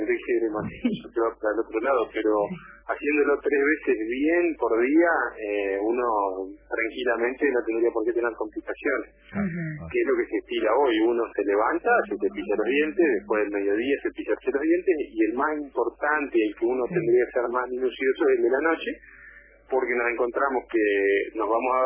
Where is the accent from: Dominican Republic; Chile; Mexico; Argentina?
Argentina; Concepción del Uruguay, Entre Ríos; Bueno, yo soy de Concepción del Uruguay